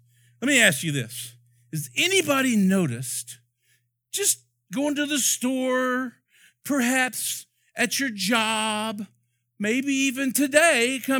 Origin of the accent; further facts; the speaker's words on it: Oklahoma, United States; When we moved here almost 18 years ago, I came from Oklahoma, and there is no professional sports in Oklahoma City except for Oklahoma Sooners.